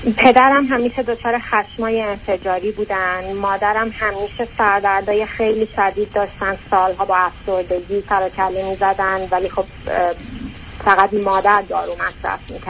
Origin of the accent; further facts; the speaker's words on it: Iran; من و برادرم که خارج از ایران زندگی میکنیم و مقیم اینجا هستیم